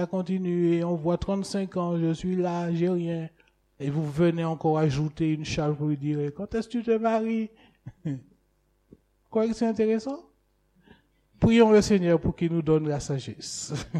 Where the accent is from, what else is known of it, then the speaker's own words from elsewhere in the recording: French Antilles, France; Chez nous, aux Antilles, on la traiterait de mouton.